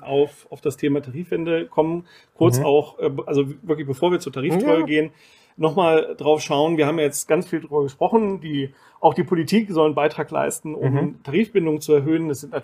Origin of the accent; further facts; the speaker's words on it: Lower Saxony, Germany; Also ich komme ja wirklich aus Niedersachsen